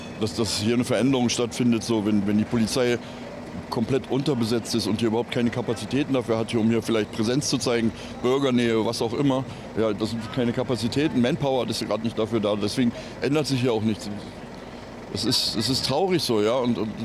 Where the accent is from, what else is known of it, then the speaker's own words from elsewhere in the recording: Rhineland, Germany; now in Thuringia, Germany; ich bin eingewandert. Ich bin normal, komme ich aus dem Rheinland.